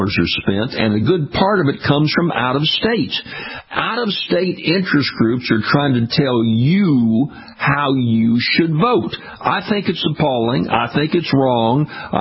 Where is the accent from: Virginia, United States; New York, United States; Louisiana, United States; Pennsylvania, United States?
Louisiana, United States; I was an elected official in my home state of Louisiana for 28 years.